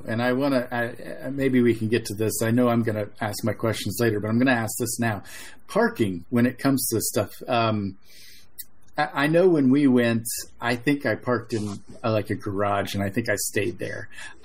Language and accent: English; Ohio, United States; because I'm from Ohio, you know, a small town in Ohio.